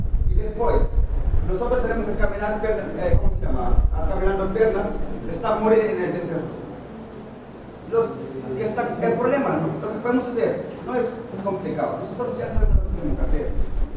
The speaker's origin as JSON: {"language": "Spanish", "country": "Gambia", "said": "Yo también, mi gobierno mismo que es Gambia, no es político."}